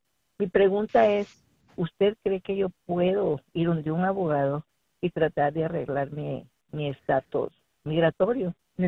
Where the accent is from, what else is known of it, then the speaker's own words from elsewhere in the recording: El Salvador; now in United States; Yo ya tengo 20 años acá. Aplicamos para asilo político. Soy originaria de El Salvador.